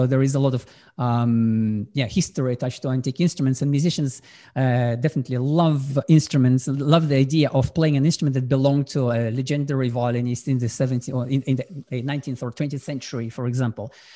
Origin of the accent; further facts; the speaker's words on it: Nalchik, Kabardino-Balkaria, Russia; English is a second language; moved away; also born or lived in St. Petersburg; And that's where, and my former master from my hometown, Nalchik in Caucasus, he encouraged me … you are now in St. Petersburg